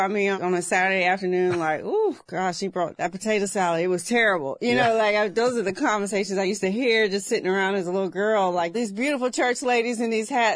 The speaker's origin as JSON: {"language": "English", "town": "Durham", "region": "North Carolina", "country": "United States", "tie": "born or raised there", "said": "Yeah, born and raised in Durham."}